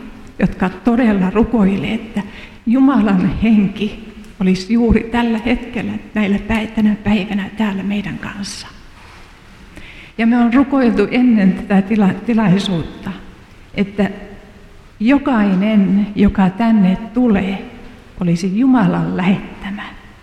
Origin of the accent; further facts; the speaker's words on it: Oulu, North Ostrobothnia, Finland; kun mä niissä seuroissa kävin siellä Kiimingissä, kun sieltä Oulusta päin olen kotoisin.